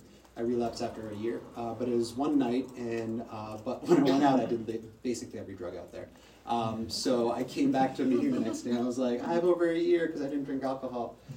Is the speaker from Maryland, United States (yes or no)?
no; Boston, Massachusetts, United States; born there; So I was born in Boston. My parents lived in Natick. They still live there. Born Muslim, you know, predominantly white neighborhood, Christian neighborhood, people.